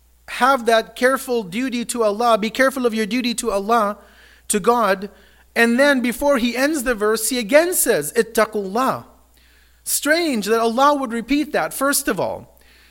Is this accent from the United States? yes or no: no; Canada; Just as we as Canadian citizens, when we are working, we're getting our income, we do our taxes in the new year